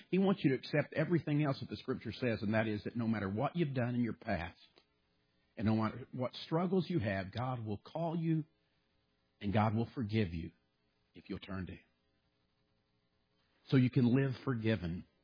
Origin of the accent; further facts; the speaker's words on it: Illinois, United States; also born or lived in Kentucky; I'm from Kentucky, but I've never liked Kentucky basketball. And after watching that game, I was pulling for Wisconsin. They're a Big Ten school. I grew up in Illinois.